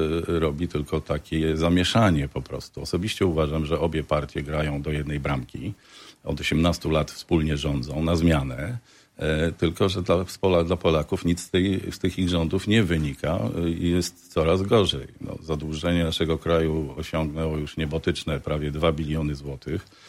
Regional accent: Pisz, Warmian-Masurian Voivodeship, Poland; born there; now in Ełk, Poland; Urodziłem się w Piszu, więc jestem jak gdyby związany tutaj z tym regionem. Od 30 lat mieszkam w Ełku. Moja rodzina pochodzi z Zalesia koło Wąsosza.

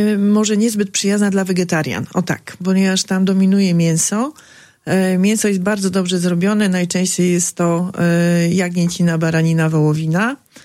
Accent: Augustów, Podlaskie Voivodeship, Poland; Ja się urodziłam, wychowałam, mieszkam w Augustowie, więc jakby sosny towarzyszą mi całe życie.

